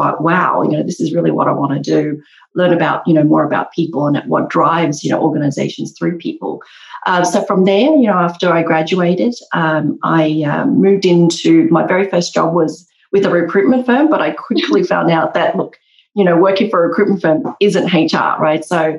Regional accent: Australia; I started my journey in Australia. So you probably hear from my accent. I grew up in Australia and I started my HR career in Australia over 20 years ago

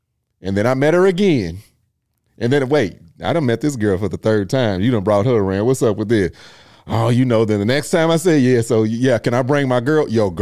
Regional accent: Kentucky, United States; because I'm from Kentucky, small town. So you keep in touch with people.

